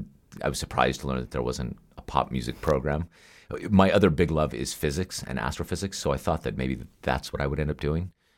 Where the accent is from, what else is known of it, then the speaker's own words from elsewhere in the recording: Nevada, United States; I grew up in Nevada